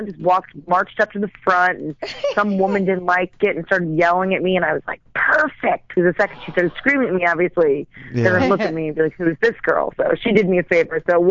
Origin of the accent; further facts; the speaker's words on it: New York, United States; also born or lived in Arizona; now in Los Angeles, United States; I have been in Los Angeles for about 3 years. I moved here from Arizona, and I'm from New York.